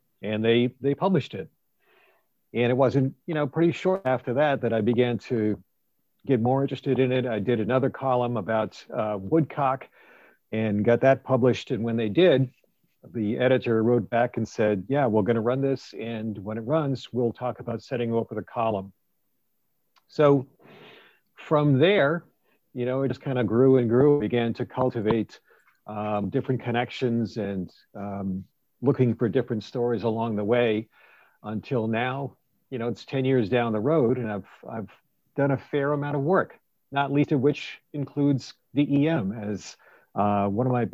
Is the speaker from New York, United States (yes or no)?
no; Rhode Island, United States; I'm Rhode Island born, Rhode Island bred, and when I die, I'll be Rhode Island dead.